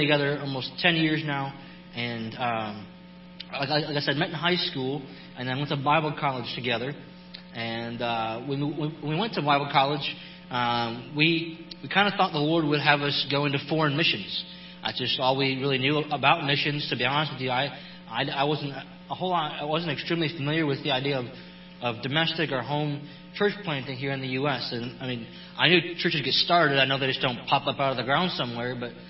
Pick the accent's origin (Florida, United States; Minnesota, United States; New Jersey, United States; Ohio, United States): Ohio, United States; Cleveland; now in Texas, United States; And as he also said, I'm from Cleveland, Ohio. And we got to Texas as soon as possible.